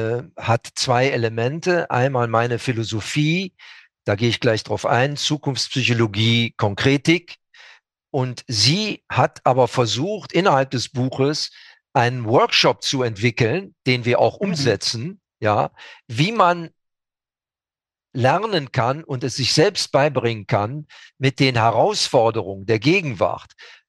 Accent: Süchteln, North Rhine-Westphalia, Germany; born there; also born or lived in Münster; now in Düsseldorf, Germany; Mein Lebensmittelpunkt, ich bin geboren in Süchteln, lebe seit Jahrzehnten in Düsseldorf, immer noch. Habe zwar in Münster studiert vorher, habe auch viele Jahre da gelebt, bin aber jetzt seit 20 Jahren an der Sigmund-Freud-Universität in Wien

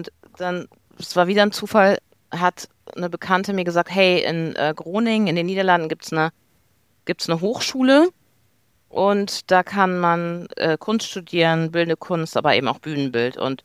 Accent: Bremen, Germany; Ich bin aufgewachsen in einem Dorf in Bremen oder bei Bremen

